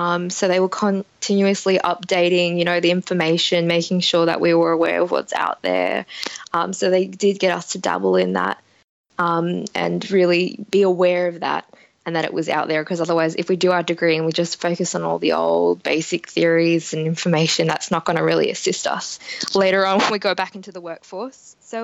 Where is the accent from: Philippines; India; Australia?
Australia; Sydney, New South Wales; So I'm just from Australia, Sydney.